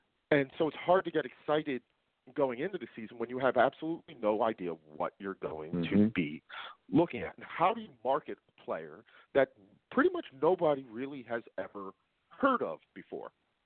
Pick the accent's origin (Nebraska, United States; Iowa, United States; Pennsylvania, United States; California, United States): Pennsylvania, United States; Philadelphia; especially for Philadelphia Union, who are, you know, I was a former season ticket holder. They're my hometown team.